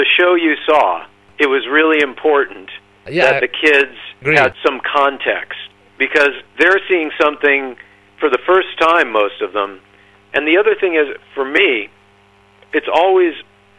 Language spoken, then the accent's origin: English; Berkeley, California, United States; born there; Well, no, I was born in Berkeley.